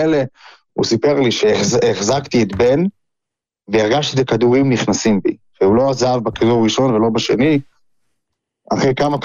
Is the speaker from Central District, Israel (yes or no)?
yes; Modiin, Central District, Israel; אנחנו גדלנו במודיעין